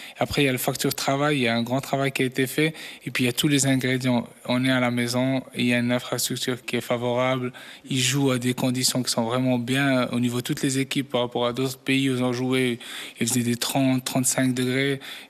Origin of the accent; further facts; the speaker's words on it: Morocco; en tant que spectateur et puis en tant que Marocain.